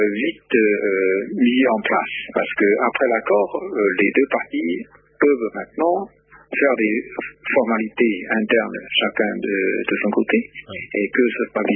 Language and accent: French; China; French is a second language; lorsque nous, les Chinois, nous voulons mener des coopérations, nous voulons aussi que ça aille vite. Chez nous, en Chine, on travaille et beaucoup